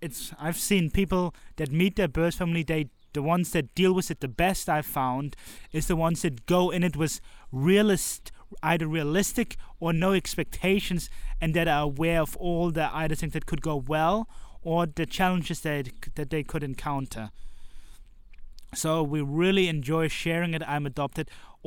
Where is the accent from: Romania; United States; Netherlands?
Romania; Transylvania; from my home country, Romania, and maybe even my area, Transylvania.